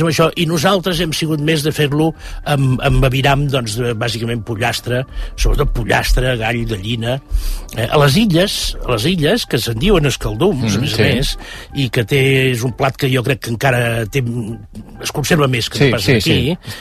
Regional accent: Catalonia, Spain; I com a catalans tenim un referent, diguem-ne, més enllà dels Pirineus, que és Occitània

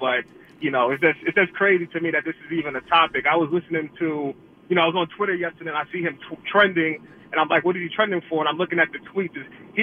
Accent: Queens, New York, United States; And growing up in South Jamaica, Queens, it's a known thing that amongst friends you can definitely use that word

